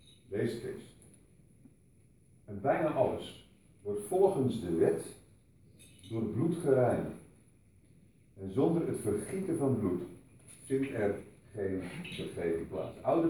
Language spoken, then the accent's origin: Dutch; Zeeland, Netherlands; ik kom uit Zeeland